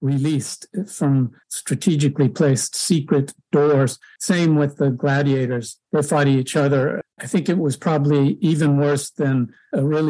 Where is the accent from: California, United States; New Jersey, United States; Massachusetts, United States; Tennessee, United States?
California, United States; I spent a lot of time in Rome when I was a boy. My mother was Italian. She was Roman, though I grew up mostly in the Bay Area, San Francisco Bay Area.